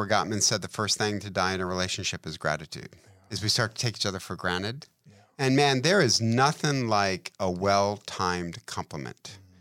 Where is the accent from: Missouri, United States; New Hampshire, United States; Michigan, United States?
Michigan, United States; Detroit; You know how much I love hockey. I'm from Detroit, hockey town, right?